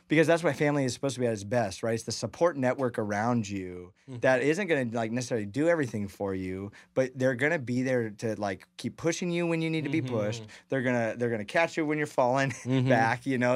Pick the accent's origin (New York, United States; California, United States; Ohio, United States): California, United States; El Nido; I grew up in El Nido. And you know, growing up, it took 20 minutes to 30 minutes to get anywhere that I wanted to go.